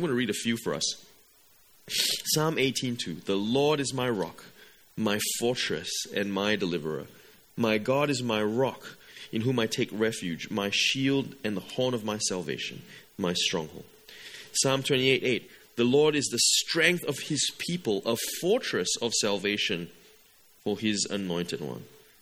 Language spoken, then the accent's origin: English; Malaysia; There are many people coming into Clayton as migrants, as I came from Malaysia.